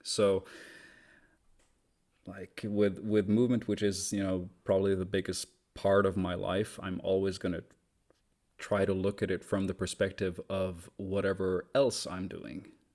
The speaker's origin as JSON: {"language": "English", "country": "Norway", "tie": "born or raised there", "second_language": "English", "said": "I'm born and raised in Norway, but my dad is from China."}